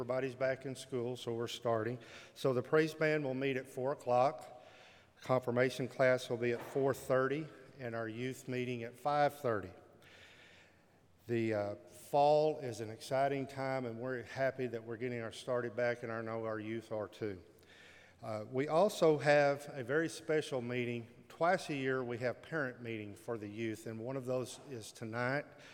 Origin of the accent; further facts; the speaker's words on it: Texas, United States; I'm from Texas. I know barbecue, so I'm interested to see what Hog on the Hill might offer.